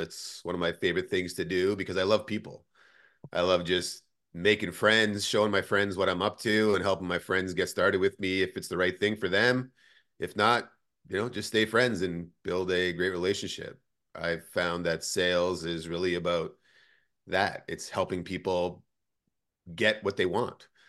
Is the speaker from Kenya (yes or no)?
no; Canada; I'm Canadian, father of two, expecting a third